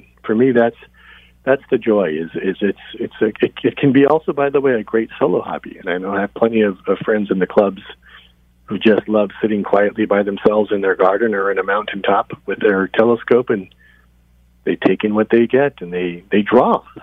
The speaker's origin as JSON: {"language": "English", "town": "Los Angeles", "region": "California", "country": "United States", "said": "I come from Los Angeles originally, and there's numerous clubs around there"}